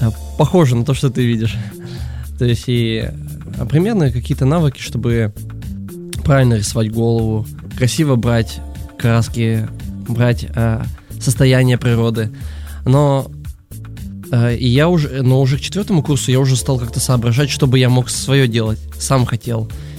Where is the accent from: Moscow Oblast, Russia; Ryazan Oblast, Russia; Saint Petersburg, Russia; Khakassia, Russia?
Khakassia, Russia; Abakan; moved away as an adult; also born or lived in Krasnoyarsk; now in Moscow, Russia; Я сам из Хакасии, из одной части Сибири, поступал в Красноярск в училище. То есть у меня есть опыт переезда в большой город сравнительно. Если в моем родном Абакане было 200 тысяч человек, примерно так, то в Красноярске был уже 1 000 000.